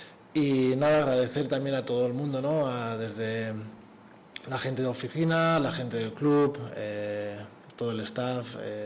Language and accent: Spanish; Catalonia, Spain; Y que no soy el primer catalán que pasa por aquí y se enamora de Bilbao.